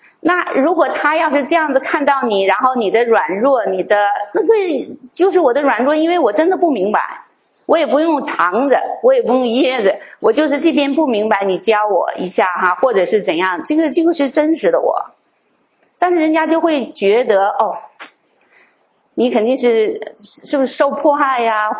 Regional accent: China; now in United States; 我说我不是，我是从大陆来的。

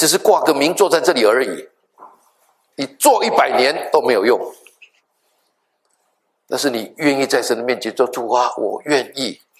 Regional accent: Taiwan; 我从小在台湾那个地理，哇，那是很漂亮的地方啊

